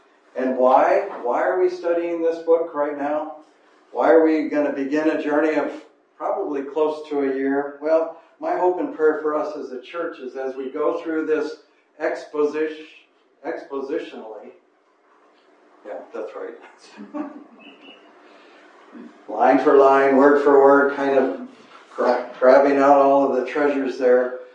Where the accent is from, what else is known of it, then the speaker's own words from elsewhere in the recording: Western United States, United States; I come from the Wild West, and there's some stagecoaches there. One of my banks in America is called Wells Fargo.